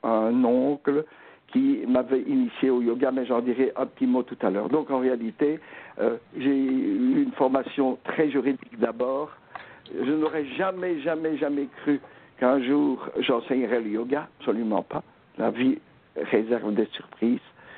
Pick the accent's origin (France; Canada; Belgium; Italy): Belgium; je suis belge, un bon belge. Mon père était wallon, ma mère était flamande, vraiment belge.